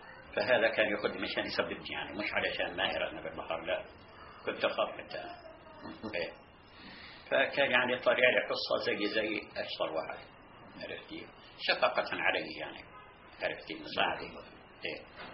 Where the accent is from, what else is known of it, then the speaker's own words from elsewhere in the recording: Al-Mansura, Palestine; هما من أهل حيفا وإحنا من إيه من المنصورة